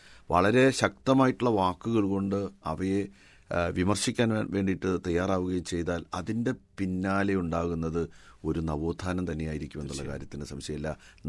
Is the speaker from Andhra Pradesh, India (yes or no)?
no; Kochuveli, Kerala, India; ഞാൻ ജനിച്ചത് തന്നെ കൊച്ചുവേളി പള്ളിക്ക് സമീപമുള്ള ഒരു വീട്ടിലാണ്. പള്ളിയിൽ നിന്നും ഒരു വിളിപ്പാടകലെ ഉള്ള മത്സ്യത്തൊഴിലാളി ഗ്രാമത്തിലാണ് ഞാൻ ജനിച്ചത്. ഞാൻ വളർന്നതെല്ലാം പള്ളിയുമായിട്ട് ബന്ധപ്പെട്ടാണ് വളർന്നത്.